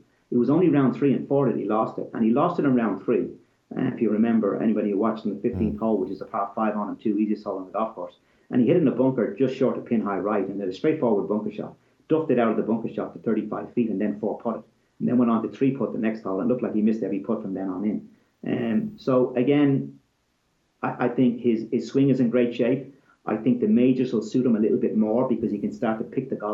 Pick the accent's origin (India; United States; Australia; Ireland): Ireland; And unfortunately, we lose out as Irish people.